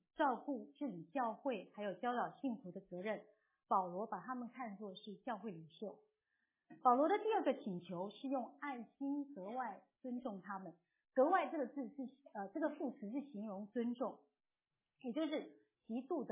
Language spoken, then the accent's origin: Chinese; Taiwan; 跟我差不多年纪来从台湾来的人，一定都还记得我们小学上过生活与伦理，中学要上公民道德